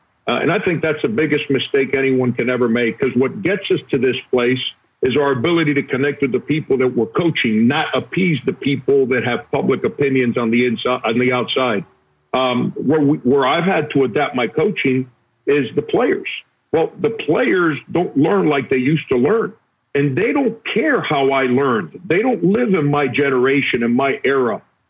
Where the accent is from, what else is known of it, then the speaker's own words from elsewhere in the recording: Florida, United States; I grew up in South Florida. I'm a football guy.